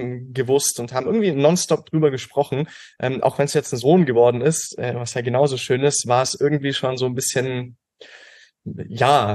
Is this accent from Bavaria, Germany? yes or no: yes; Bavaria, Germany; Ich bin auf dem Land in der Nähe von Augsburg groß geworden, bin jetzt 24